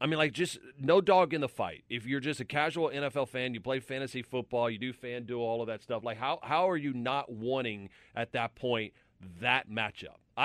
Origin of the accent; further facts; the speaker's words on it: Louisiana, United States; I love him. I'm from Louisiana.